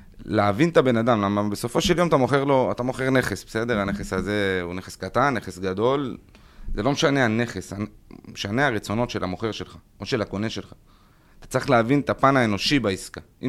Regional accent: Bat Yam, Tel Aviv District, Israel; born there; אני אוהב את בת ים, נולדתי שם.

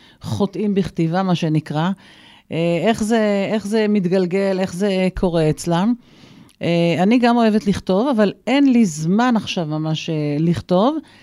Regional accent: Kiryat Shmona, Northern District, Israel; born there; ואני נולדתי בקריית שמונה, והימים הם ימים לא פשוטים בכלל מבחינה ביטחונית

